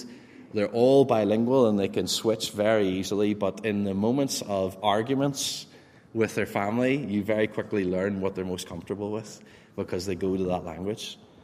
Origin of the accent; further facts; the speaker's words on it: Northern Ireland, United Kingdom; moved away as an adult; now in Spain; growing up in Northern Ireland, we weren't really exposed much to other languages. I have a French GCSE and really can't speak a word of anything of French. And so moving to Spain at the age of 29